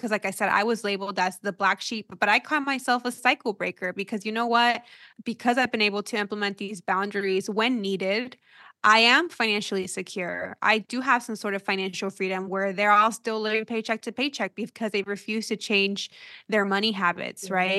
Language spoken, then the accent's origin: English; Mexico; also born or lived in United States; like for me, I am Mexican and I'm American.